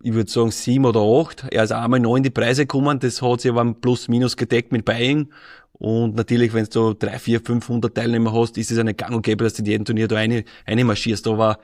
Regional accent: Petersbaumgarten, Lower Austria, Austria; ich bin aufgewachsen in Petersbaumgarten, ne, und von meiner Gossen, das war so eine neue Siedlung.

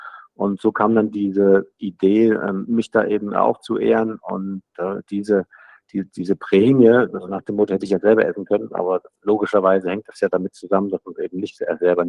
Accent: Thuringia, Germany; Ich komme aus Thüringen

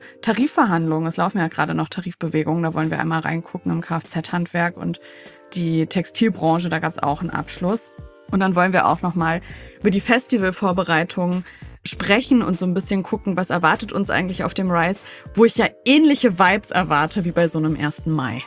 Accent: Wolfsburg, Lower Saxony, Germany; Ich komme ja auch selber aus Wolfsburg

